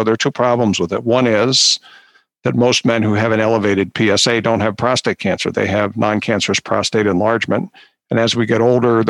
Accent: Philadelphia, Pennsylvania, United States; So I grew up in suburban Philadelphia.

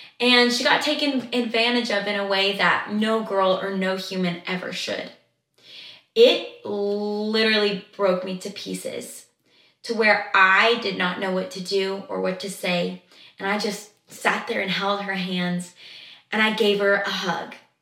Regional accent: Arkansas, United States; Growing up in Arkansas, y'all, you would literally open up the door, grab what you wanted, close the door, and go.

